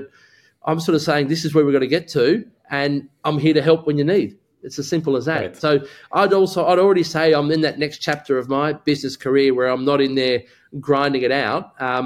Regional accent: Australia; So the energy, I don't know, I'm Aussie.

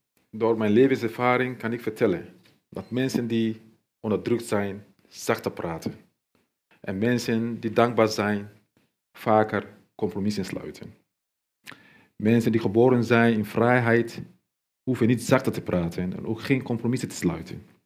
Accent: Sierra Leone; Dutch is a second language; moved away as an adult; now in Netherlands; Waar oorlog was. Ik ben gevlucht. Ik heb persoonlijke problemen gehad. Dus ik ben hier gekomen.

